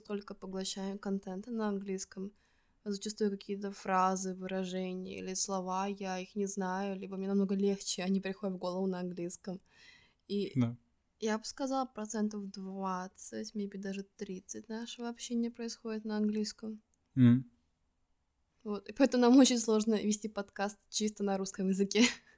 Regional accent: Estonia; из Эстонии.

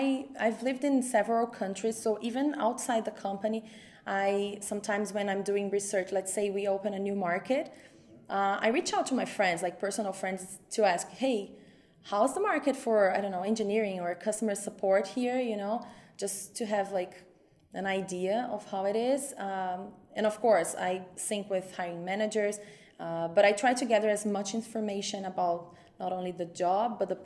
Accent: Brazil; English is a second language; Like I'm from Brazil, so I'm finding a lot of similarities

